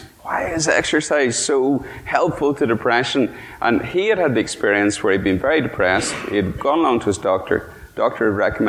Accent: Northern Ireland, United Kingdom; When I was growing up in Tyrone, there was an expression on the TV

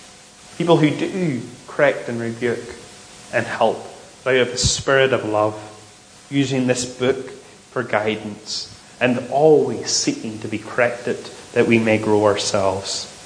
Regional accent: Northern Ireland, United Kingdom; We are Northern Irish, in a sense, but we're not.

